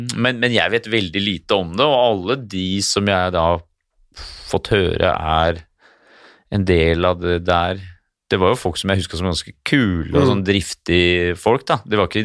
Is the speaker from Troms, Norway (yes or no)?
no; Oslo, Norway; et gjenlevende eksemplar av noen som født og oppvokst i Indre Oslo by.